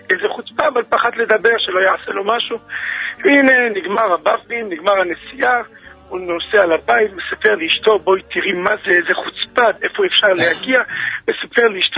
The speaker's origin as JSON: {"language": "Hebrew", "town": "Jerusalem", "region": "Jerusalem District", "country": "Israel", "said": "אני ירושלמי"}